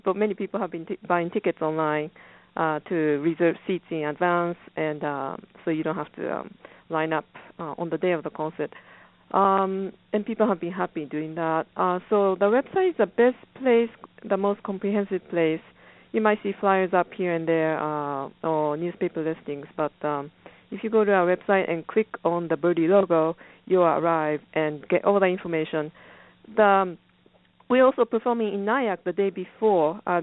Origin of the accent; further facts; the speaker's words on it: Japan; When we grew up in Japan, the music was quite important in elementary school.